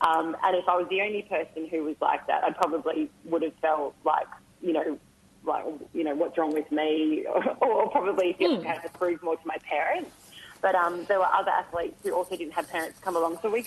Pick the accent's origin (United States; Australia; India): Australia; Western Australia; I grew up in the Kimberley, and the town I came from, we had 80 to 90% Aboriginal students at our school.